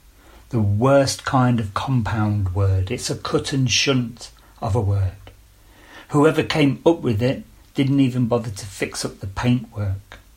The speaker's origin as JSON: {"language": "English", "town": "Leicester", "region": "East Midlands", "country": "United Kingdom", "said": "I'm from Leicester."}